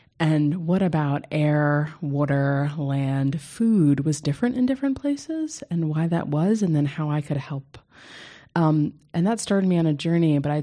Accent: New Jersey, United States; So I grew up in New Jersey.

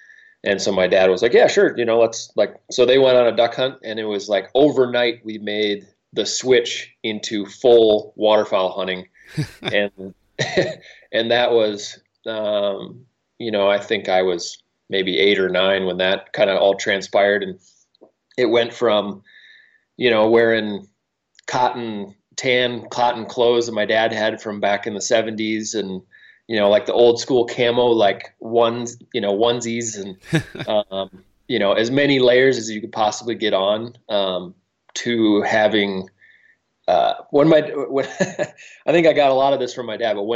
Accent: South Dakota, United States; born there; And my dad was an avid hunter, and I was born in South Dakota

